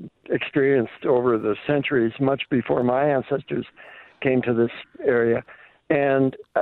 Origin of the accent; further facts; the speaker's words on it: Wisconsin, United States; I'm not a Native American, but I grew up in Wisconsin